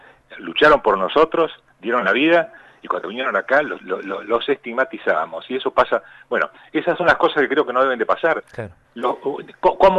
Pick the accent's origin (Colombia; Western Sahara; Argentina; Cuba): Argentina; Coronel Dorrego, Buenos Aires Province; now in Buenos Aires, Argentina; escribí a las pocas horas que el virus entró en Coronel Dorrego. ¿Eh? No, cuando lo escribí pensé en mi pueblo